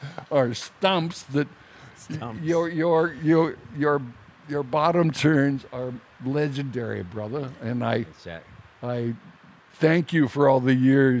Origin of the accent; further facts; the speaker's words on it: Hawaii, United States; Growing up in Hawaii, I knew where the good chance of a wave was.